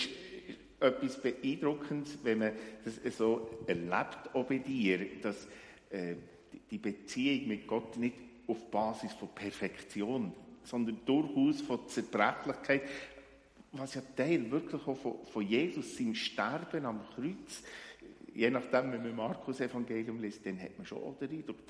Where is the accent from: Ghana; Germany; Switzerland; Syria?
Switzerland; Winterthur, Zurich; was wir vielleicht auch als Winterthurer könnten lernen